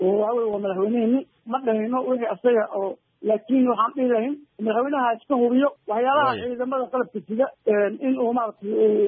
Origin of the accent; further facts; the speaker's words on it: Jubaland, Somalia; aniga naftayda Jubaland baan ka soo jeedaa oo laakiin federaal u ahay, shirkad qaran samahay oo Jubalandna ku dhashay.